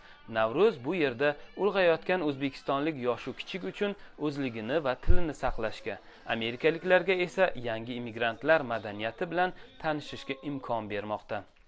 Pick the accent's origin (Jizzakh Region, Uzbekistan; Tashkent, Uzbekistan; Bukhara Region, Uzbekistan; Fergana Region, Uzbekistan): Tashkent, Uzbekistan; O'zim ham ona shahrim Toshkentni sog'inib yuraman.